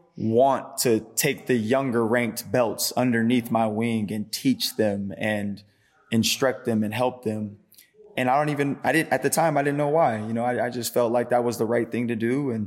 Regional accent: Oakland, California, United States; I'm from Oakland, but it was actually in LA.

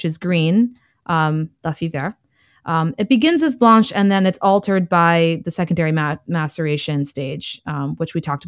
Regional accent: United States; I'm not a Spanish speaker. I apologize for not using a Spanish accent as an American person.

